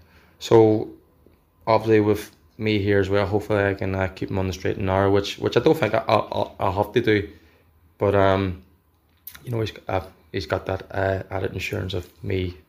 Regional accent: Derry, Northern Ireland, United Kingdom; moved away; I'm like born and raised in Derry. I was a Derry fan, obviously, growing up.

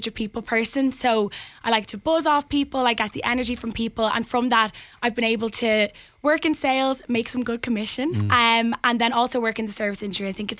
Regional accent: Dublin, Leinster, Ireland; I've been born and raised in Dublin my entire life. I'm from Donegal, the north side.

